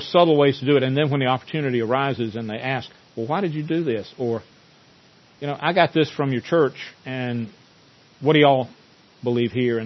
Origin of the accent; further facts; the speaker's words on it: Burlington, United States; It's just like when I was growing up in Burlington, there was a very large, and they called themselves Fundamentalist Baptist Church